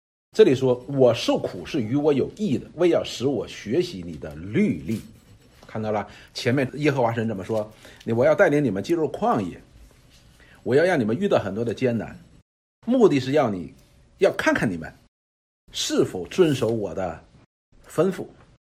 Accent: China; 我们中国人喜欢给儿女包打天下的，这是错的。

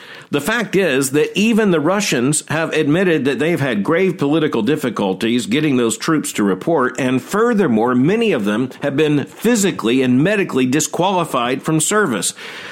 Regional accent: Florida, United States; Now, when I was a boy growing up in Florida

